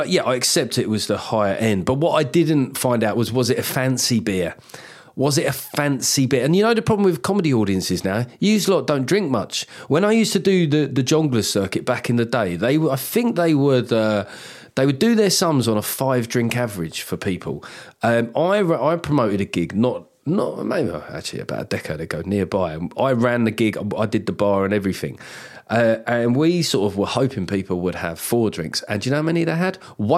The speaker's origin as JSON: {"language": "English", "town": "Dublin", "region": "Leinster", "country": "Ireland", "accent": "Dublin", "lives_now": "United Kingdom", "said": "fuck, I'm losing my Dublin accent."}